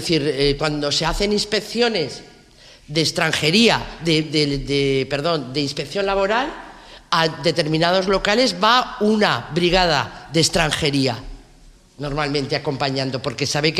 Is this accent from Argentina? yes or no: no; Spain; aquí tengo papeles, soy española, no necesito una ayuda